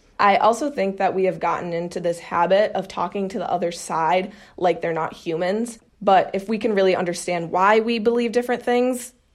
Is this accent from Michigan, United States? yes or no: no; New Prague, Minnesota, United States; I am joining from my hometown of New Prague, Minnesota.